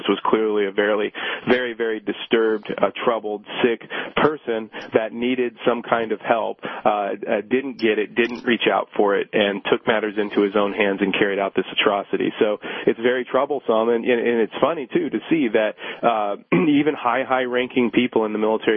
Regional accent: Houston, Texas, United States; Born and raised in Houston, Texas, and I went to school at Texas A&M University, and here we are.

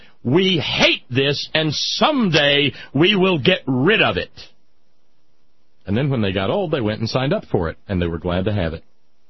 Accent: United States; I'm an American, and I was not insulted in the least by it.

